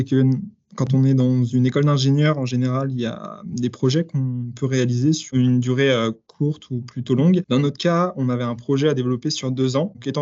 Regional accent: Brittany, France; j'ai 23 ans aujourd'hui, je suis originaire de Bretagne

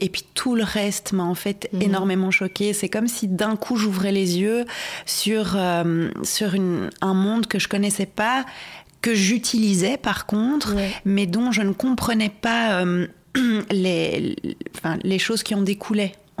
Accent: Brussels, Brussels-Capital Region, Belgium; Il faut savoir aussi que je viens de Bruxelles, donc je n'ai pas baigné dans une atmosphère rurale du tout, quoi.

